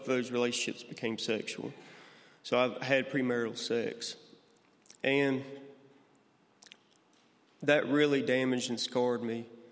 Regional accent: Irvington, Alabama, United States; So, I grew up in Irvington, Alabama, just 10 minutes north of Bayou LaBattery.

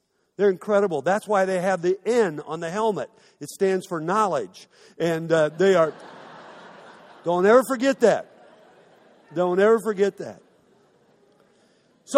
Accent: Nebraska, United States; I grew up in Nebraska, and so I'm a Cornhusker, and that's what I am at my heart, my roots.

